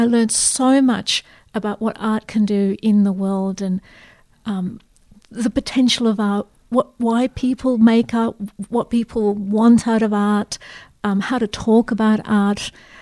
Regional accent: Canberra, Australian Capital Territory, Australia; I grew up in Canberra.

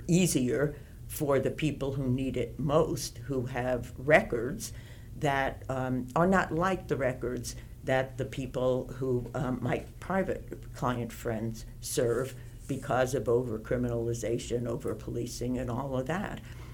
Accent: New York City, New York, United States; also born or lived in Boston; Nope. I'm originally from the Bronx, New York. Grew up in New York City and went to college at the City College of New York.

